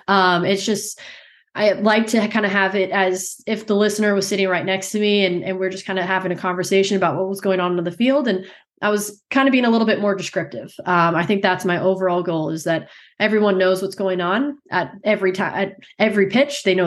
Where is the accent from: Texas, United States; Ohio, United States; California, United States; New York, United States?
Texas, United States; Dallas; born there; I was born in Dallas. I was raised a Rangers fan.